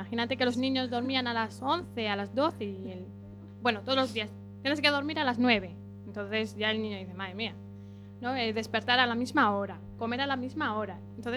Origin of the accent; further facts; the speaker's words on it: San Javier, Region of Murcia, Spain; born there; now in A Coruña, Spain; yo nací en Murcia, en San Javier, súper bonito, ahí es precioso. Y claro, ya después pues decidimos venir aquí por el curro, porque encontramos trabajo aquí y entonces nos subimos aquí en la familia. Hace 6 años.